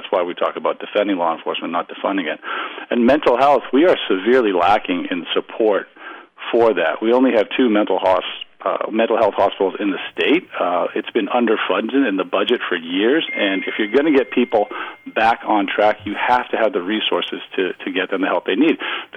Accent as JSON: {"language": "English", "region": "Maine", "country": "United States", "tie": "born or raised there", "said": "When I grew up in Maine, and, you know, my whole family grew up here"}